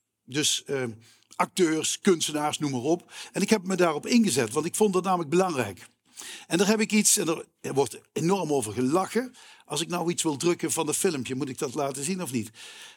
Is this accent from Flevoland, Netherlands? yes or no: no; Helmond, North Brabant, Netherlands; Ik ben Helmonder, ik ben Brabander, ik ben Nederlander en ik ben Europeaan.